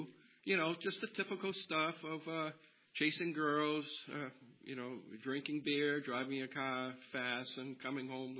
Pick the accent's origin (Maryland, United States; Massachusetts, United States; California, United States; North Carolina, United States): Massachusetts, United States; Webster; I am from Webster, Massachusetts, which is a small town south of Worcester, Massachusetts, in the central part of the state.